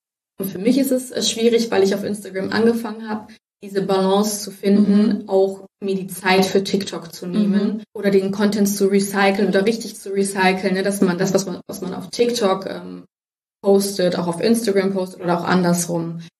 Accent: Augsburg, Bavaria, Germany; Ich komme aus Augsburg.

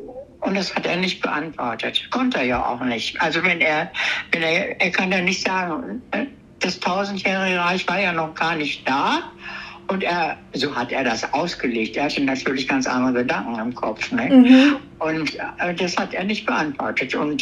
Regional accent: Hagen, North Rhine-Westphalia, Germany; born there; ich bin geboren in Hagen in Westfalen. Das ist eine schöne Stadt zum Eingang zum Sauerland, nennt sich das immer. Also zu einem waldigen Gebiet hier im Westen.

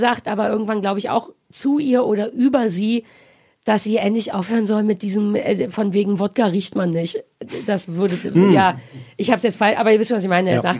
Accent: Berlin, Germany; weil ich ja Berlinerin bin, geborene Berlinerin

